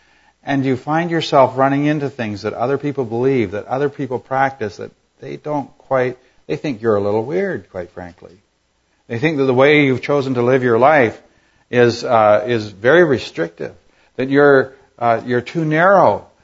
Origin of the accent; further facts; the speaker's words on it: Alberta, Canada; I was in my hometown in Alberta, perhaps for the last time.